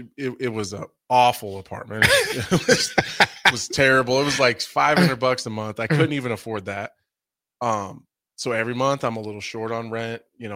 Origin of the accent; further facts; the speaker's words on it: Nebraska City, Nebraska, United States; I grew up in Nebraska City. It's an amazing place to grow up. I grew up, you know, kind of on the outside of town.